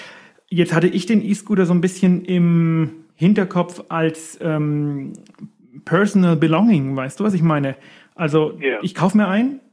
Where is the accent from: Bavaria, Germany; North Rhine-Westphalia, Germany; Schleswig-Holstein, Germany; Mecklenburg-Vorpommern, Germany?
Bavaria, Germany; Erlangen; ich komme aus Erlangen, ne? Und Erlangen ist eine, ja, nennen wir es mal, sehr fahrradaffine Stadt.